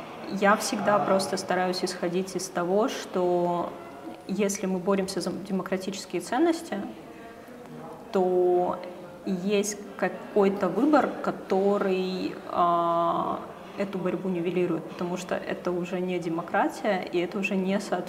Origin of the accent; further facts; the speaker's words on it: Moldova; в том числе из-за того, что я из Молдовы, я за всей этой ситуацией очень слежу.